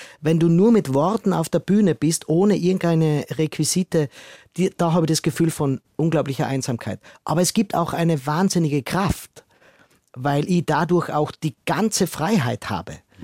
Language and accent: German; Lienz, Tyrol, Austria; German is a second language; moved away as an adult; also born or lived in Vienna; now in Germany; Ich komme aus Lienz, Osttirol, vielleicht kennen das ein paar, das ist Tirol. Und habe 20 Jahre in Wien gelebt. Ich lebe jetzt schon seit 14 Jahren in Deutschland. Ich lerne auch immer noch Deutsch, ja.